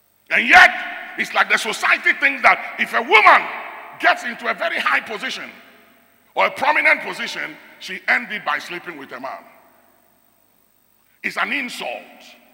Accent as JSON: {"language": "English", "country": "Ghana", "said": "Because I watched something. I watched something as a Ghanaian over the years. We are a people who don't celebrate success."}